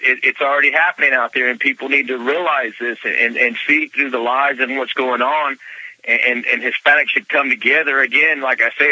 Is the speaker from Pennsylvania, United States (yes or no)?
no; Texas, United States; growing up in South Texas, actually North Central Texas, I went through that persecution.